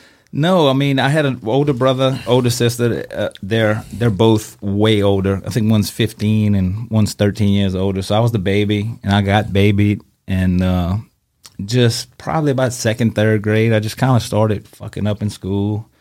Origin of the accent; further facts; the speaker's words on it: Napoleonville, Louisiana, United States; So, I mean, I'm from Assumption Parish, Napoleonville, country as fuck.